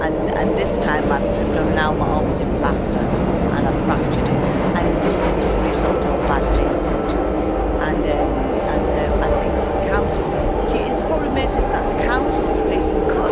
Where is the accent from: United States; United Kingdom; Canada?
United Kingdom; Liverpool, North West England; now in London, United Kingdom; I'm an artist, based in London, professional artist, live in London, but I'm from Liverpool.